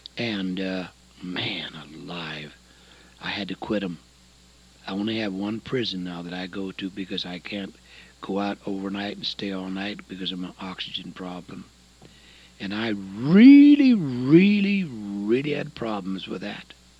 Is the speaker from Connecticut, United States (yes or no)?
no; The Dalles, Oregon, United States; I was born and raised in the Dalles, you know. I was a flatland foreigner.